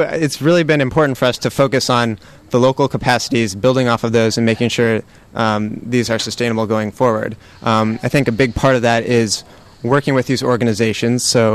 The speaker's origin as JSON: {"language": "English", "town": "Menlo Park", "region": "California", "country": "United States", "tie": "born or raised there", "said": "I'm from the Bay Area, actually. I'm a local, so I was born in Menlo Park."}